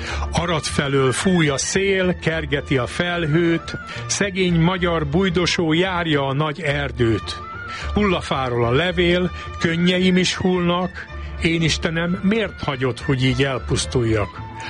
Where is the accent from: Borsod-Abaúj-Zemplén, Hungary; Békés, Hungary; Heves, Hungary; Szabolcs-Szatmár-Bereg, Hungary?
Békés, Hungary; Újkígyós; A számomra kedves szülőfalum, Újkígyós, a történelmi Magyarország kellős közepén fekszik.